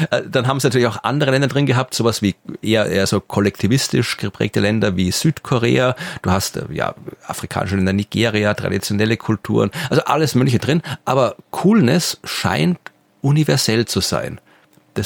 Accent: Lower Austria, Austria; am Ende der Wachau, da wo ich herkomme, Donautal, in der Nähe von Wien

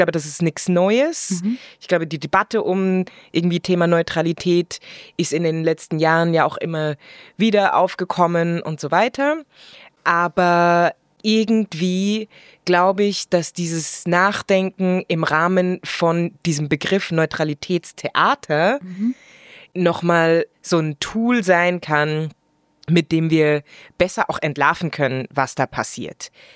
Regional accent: Munich, Bavaria, Germany; now in Switzerland; Wir kommen ja eigentlich beide aus München und sind in die Schweiz migriert, sind hier zugewanderte AusländerInnen.

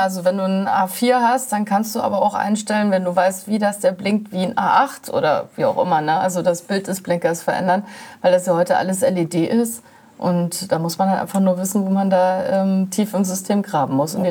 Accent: Berlin, Germany; wir denken ja hier immer als Berliner

